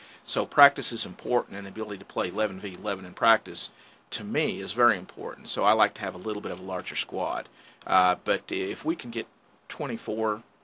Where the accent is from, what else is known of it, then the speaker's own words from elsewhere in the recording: Texas, United States; I grew up in Texas, big all sports fan. Played every sport there was, played college football, was a kicker.